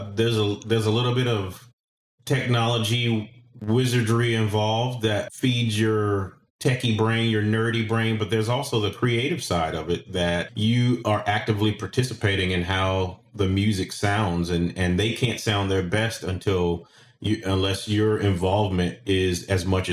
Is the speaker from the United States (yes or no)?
yes; Petal, Mississippi, United States; I'm from Petal, Mississippi, which is a kind of sleepy bedroom community outside of Hattiesburg, Mississippi